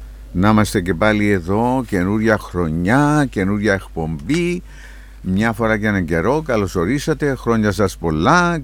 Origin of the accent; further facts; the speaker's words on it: Greece; Όχι επειδή τα ζήσαμε και επειδή είμαστε Έλληνες, αλλά δεν νομίζω.